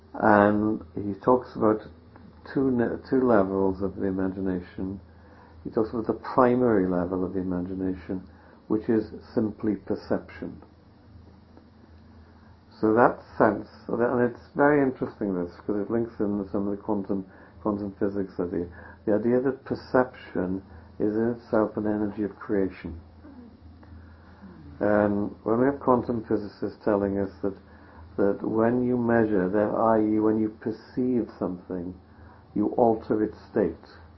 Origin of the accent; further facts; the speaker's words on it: Wales, United Kingdom; nothing to do with my identity as a Welshman or my own personal kind of history